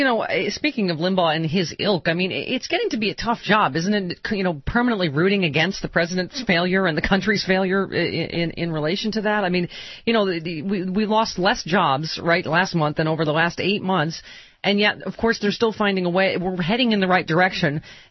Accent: Lockport, New York, United States; Is it from Lackport, my hometown?

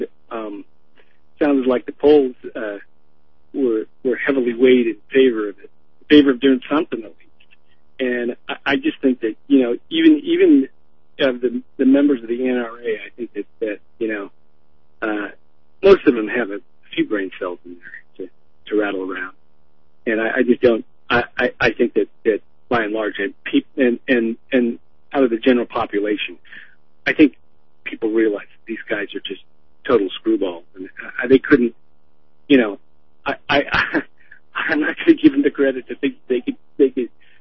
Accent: Los Angeles, California, United States; now in Portland, United States; I've been living here on the West Coast all my life, and I've been – I grew up in Los Angeles, and I moved up here to Portland, and I go back to L.A. from time to time

